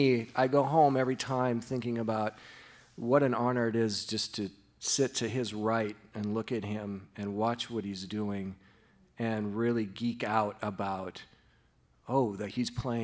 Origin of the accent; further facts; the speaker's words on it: Minnesota, United States; I'm an over-explainer. I'm from Minnesota